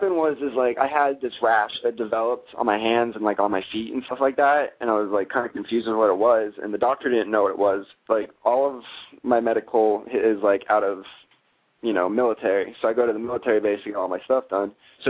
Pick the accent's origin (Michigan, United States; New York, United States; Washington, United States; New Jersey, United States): Washington, United States; Seattle; now in Augusta, United States; But I'm originally from Seattle, and I kind of consider like Washington my hometown.